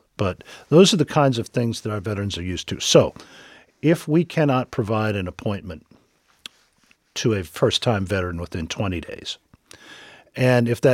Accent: Fayetteville, North Carolina, United States; My hometown is Fayetteville, North Carolina.

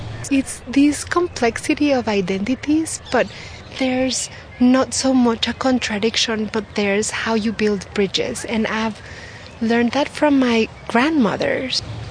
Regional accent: Mexico; When I was growing up in Mexico, I felt like I was treading a little bit between worlds because of my last name, or that I was pointed at, you know, like I'm like the Jew in Mexico, and also the community is not that big.

